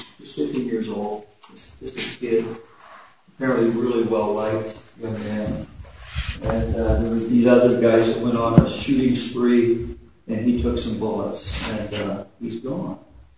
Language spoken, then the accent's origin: English; United States; I'm an American, so I can say that, right?